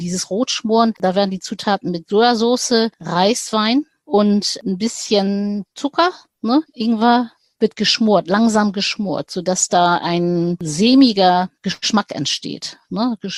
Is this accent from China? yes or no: yes; Yangzhou, Jiangsu, China; Wir kommen aus Yangzhou. Yangzhou, das ist Shanghai, die aus der Gegend, wo eigentlich sehr leicht gekocht wird.